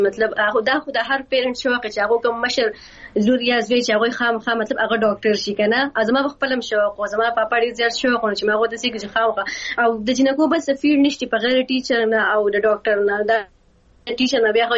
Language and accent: Pashto; Mingora, Khyber Pakhtunkhwa, Pakistan; زه په خپله چې یم، زه د سوات یم، د سوات کې زه د منګورې درشکلې یم.